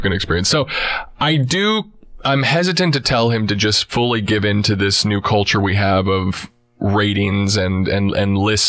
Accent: Texas, United States; I grew up in Texas.

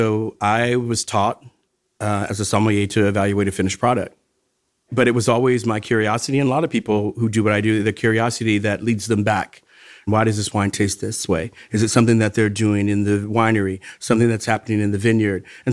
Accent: United States; It always seemed weird as an American

